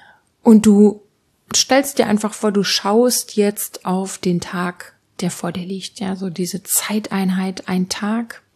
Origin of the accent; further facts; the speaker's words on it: Bottrop, North Rhine-Westphalia, Germany; born there; das war letzten Sommer auf dem Stadtfest in Bottrop, das ist ja mein Geburtsort